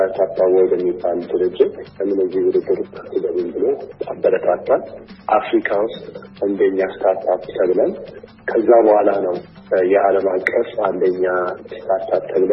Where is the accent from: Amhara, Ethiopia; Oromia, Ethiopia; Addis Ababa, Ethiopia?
Addis Ababa, Ethiopia; ያደግኩት አዲስ አበባ ነው።